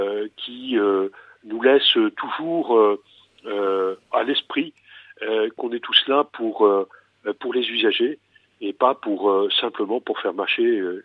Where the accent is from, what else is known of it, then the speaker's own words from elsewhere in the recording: Hauts-de-France, France; now in Vendée, France; moi je suis originaire du Nord, le Nord que j'ai quitté il y a bien longtemps, et quand je suis arrivé en Vendée